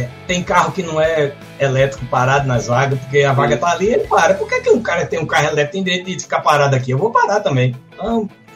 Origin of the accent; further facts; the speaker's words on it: Pernambuco, Brazil; Como pernambucano, é uma cidade desse tamanho de geografia, mas completamente vertical.